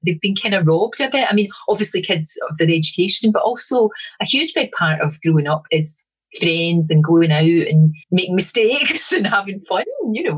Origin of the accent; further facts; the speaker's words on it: Glasgow, Scotland, United Kingdom; born there; I was born in the Gorbals. My mum and dad were only 18 when they had me.